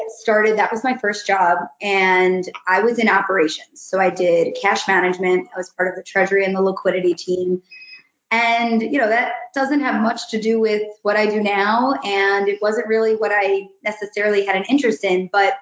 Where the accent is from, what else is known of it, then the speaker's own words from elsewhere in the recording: Hewlett, New York, United States; I grew up in Long Island, New York, in Hewlett, a very exciting place.